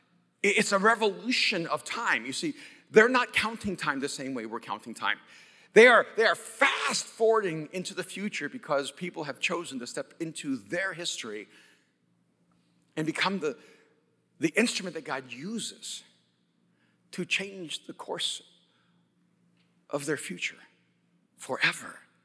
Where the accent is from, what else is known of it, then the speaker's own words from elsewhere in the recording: El Salvador; And I'm from El Salvador, and I know what that means.